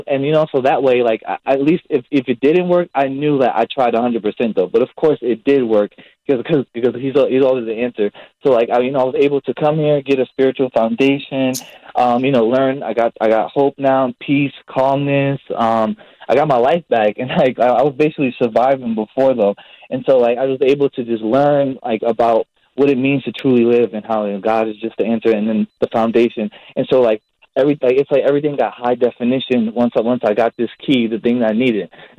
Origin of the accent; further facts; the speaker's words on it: New Jersey, United States; So I'm from Jersey, really the opposite side of the country.